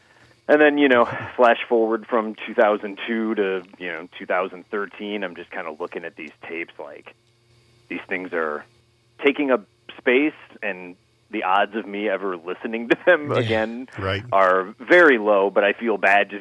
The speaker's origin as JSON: {"language": "English", "town": "Wheaton", "region": "Illinois", "country": "United States", "tie": "born or raised there", "said": "I grew up in Wheaton, Illinois, which is just a direct west suburb of Chicago. So now I live in Chicago, lived in this area my whole life."}